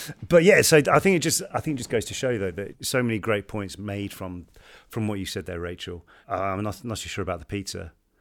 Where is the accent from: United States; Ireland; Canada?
Canada; Nova Scotia; born there; also born or lived in Baker Lake, Nunavut; I was born in Nova Scotia, but in 2016, my father moved my family and I to Baker Lake, Nunavut in northern Canada, for 3 years.